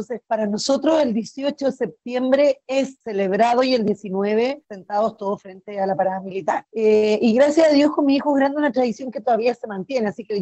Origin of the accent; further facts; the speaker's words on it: Chile; donde nosotros, ¿cierto?, celebramos del ejército como chilenos